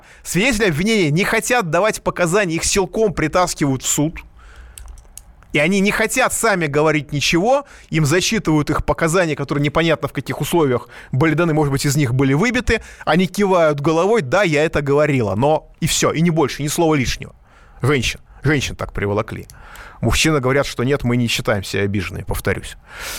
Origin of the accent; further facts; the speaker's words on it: Armenia; я как армянин, это полностью разделяю.